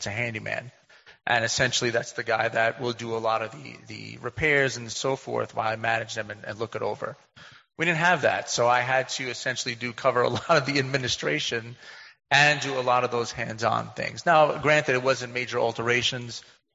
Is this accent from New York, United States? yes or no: yes; New York City, New York, United States; now in upstate New York, United States; I'm a city boy. I am a city boy born and raised in New York City, surrounded by 8 million people.